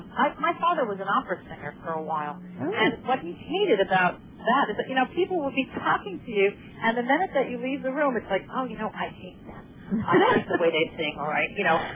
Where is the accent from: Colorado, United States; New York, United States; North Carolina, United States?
New York, United States; Long Island; No, I'm from New York. I was born in Bronxville, New York, actually, and grew up in Long Island, but spent a lot of time in the city